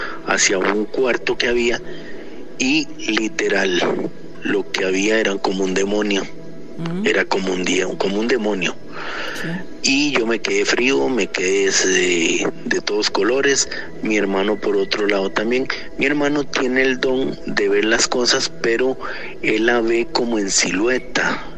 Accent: Costa Rica; yo soy de Costa Rica

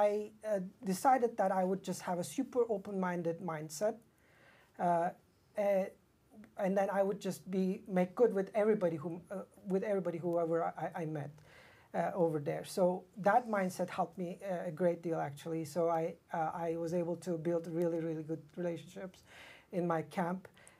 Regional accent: Turkey; I grew up in Turkey

